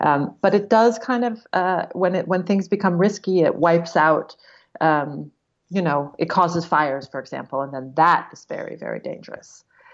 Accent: Oregon, United States; Or shooting a gun in my hometown. I'm from Oregon originally.

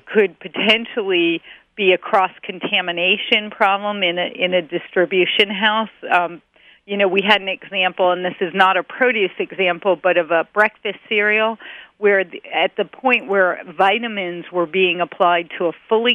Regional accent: Vermont, United States; I grew up in Vermont, and you could always smell when the manure was being applied to the farm field.

